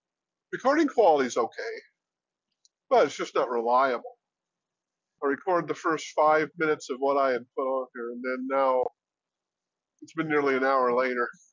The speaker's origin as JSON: {"language": "English", "region": "New Mexico", "country": "United States", "said": "you can say, I'm from New Mexico."}